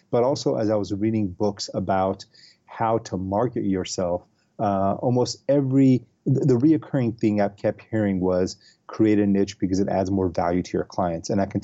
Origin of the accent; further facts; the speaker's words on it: Los Angeles, California, United States; I am originally from Los Angeles. I grew up here. I went to school up in San Francisco, moved up there for swimming.